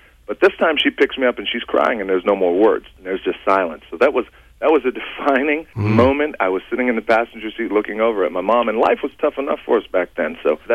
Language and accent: English; Hayward, California, United States; I was born in the Bay Area.